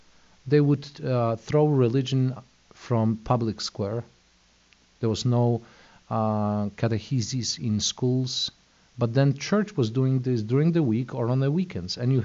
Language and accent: English; Przemysl, Subcarpathian Voivodeship, Poland; moved away; Yes, I was born in Europe. I lived in a city called Peremysh, which is on the border between Ukraine and Poland.